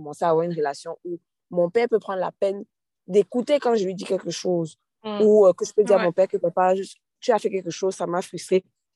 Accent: Cameroon; moved away; Quand je suis partie du Cameroun, maintenant, je pouvais parler avec mon père.

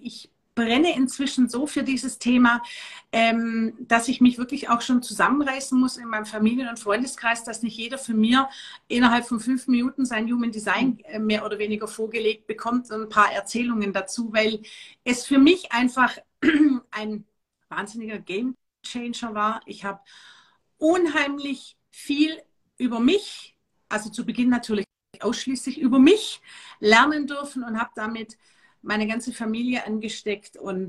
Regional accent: Baden-Württemberg, Germany; accent: Swabian; also born or lived in Hamburg; bin viel durch Deutschland gereist und habe auch viel in Deutschland gelebt, auch mal in Hamburg. Da habe ich mir meinen schwäbischen Dialekt ein bisschen abgewöhnt, weil da oben hat mich kein Mensch verstanden.

